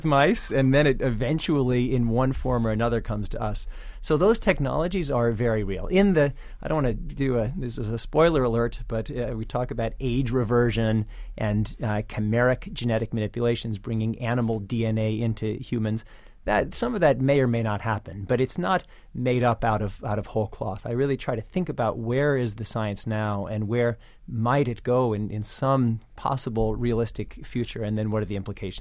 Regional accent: Kansas City, Missouri, United States

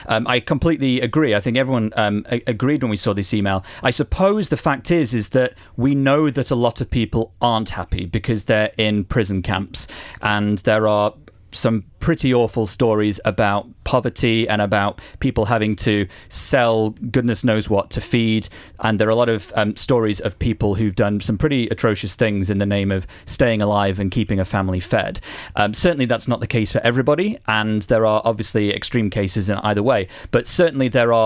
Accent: Romania; I come from Romania, which was under communist rule for a long time. And even though I was born after the revolution, I grew up with stories of the country under the communist regime.

